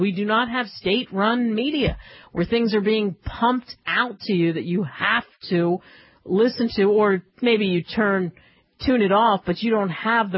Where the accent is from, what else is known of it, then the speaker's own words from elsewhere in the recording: Philadelphia, Pennsylvania, United States; I grew up in Philly. Betsy Ross land. I mean, the flag was sacred.